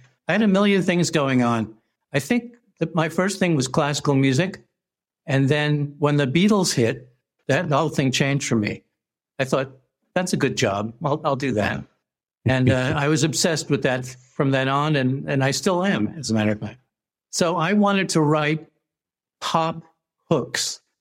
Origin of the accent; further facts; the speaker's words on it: Manhattan, New York, United States; also born or lived in London, United Kingdom; I was born in London, England, and then I was raised in Manhattan.